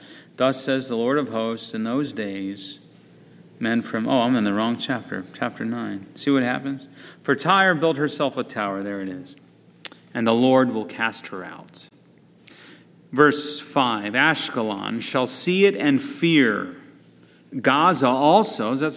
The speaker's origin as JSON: {"language": "English", "region": "Texas", "country": "United States", "tie": "born there", "said": "I'm a pure-blooded American. I was born in Texas. You know, just ask any Texan."}